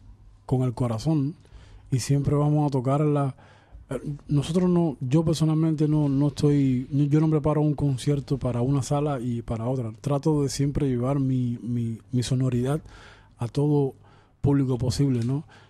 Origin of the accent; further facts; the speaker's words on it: Cuba; Y soy cubano y siempre de una manera u otra voy a mantener la cubanía